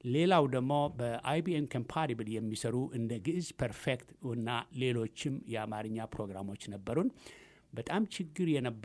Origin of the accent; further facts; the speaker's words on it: Tigray, Ethiopia; እኔ የትግራይ ተወላጅ ነኝ፣